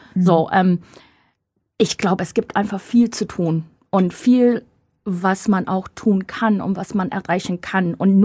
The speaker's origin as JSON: {"language": "German", "country": "United States", "said": "Ich schäme mich nicht, aber wenn ich die Arbeit bei Democrats Abroad nicht hätte, dann schon, glaube ich, weil ich oft sage, ja, das ist furchtbar, wir sind schlimm"}